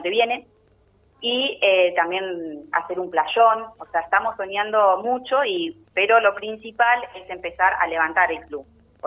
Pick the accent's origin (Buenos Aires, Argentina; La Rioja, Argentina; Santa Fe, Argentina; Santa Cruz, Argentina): Buenos Aires, Argentina; Olivera; Como decís vos, nosotros somos de Olivera, del pueblo